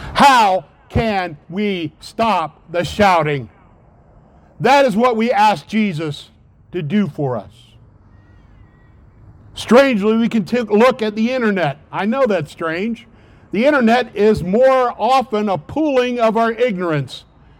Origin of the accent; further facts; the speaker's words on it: Akron, Ohio, United States; I remember growing up in Akron, Ohio, and looking down the main street of Akron, Ohio, which is called Market Street.